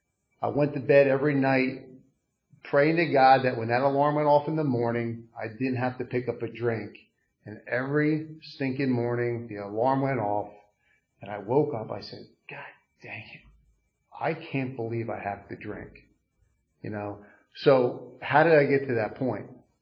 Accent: Pottstown, Pennsylvania, United States; But, you know, I grew up right down the street. I was, you know, born and raised in Pottstown, you know, middle-class family.

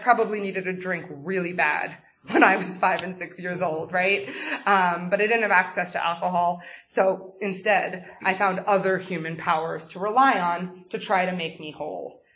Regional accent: New York City, New York, United States; So I grew up in New York City, and when I was about 5 or 6 years old, my mom decided that she wanted to go back to grad school.

